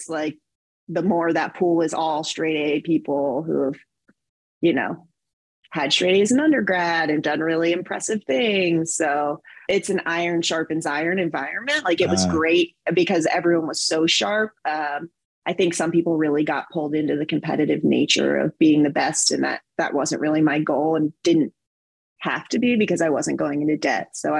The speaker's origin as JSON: {"language": "English", "town": "Memphis", "region": "Tennessee", "country": "United States", "tie": "born or raised there"}